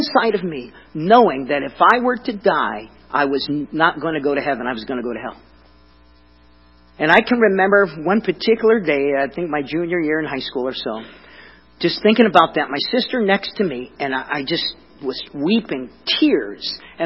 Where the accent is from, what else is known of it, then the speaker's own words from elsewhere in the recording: Key West, Florida, United States; As a young boy growing up in Key West, Florida, I would sit outside, look at the clouds.